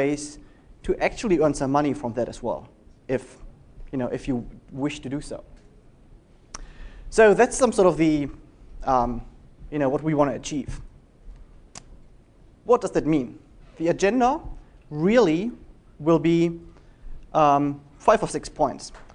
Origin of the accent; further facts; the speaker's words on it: Germany; So this is the typical history of a mobile early adopter growing up in Germany in the mid-90s. That's me, actually.